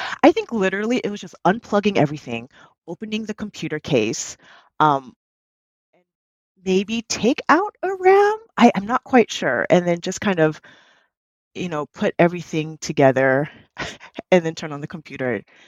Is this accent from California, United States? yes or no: yes; San Diego, California, United States; Born and raised in San Diego, I'm a career changer.